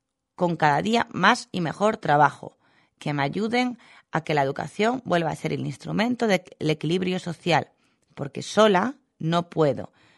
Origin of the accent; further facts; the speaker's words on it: Argentina; Ese es el deber que siempre cumpliré como argentina por sobre todas las cosas